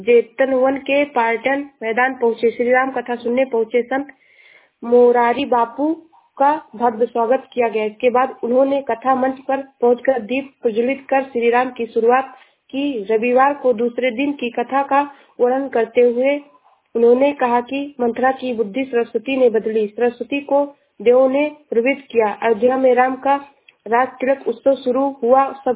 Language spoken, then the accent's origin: Hindi; Uttar Pradesh, India; मैं जिला श्रावस्ती से हूँ।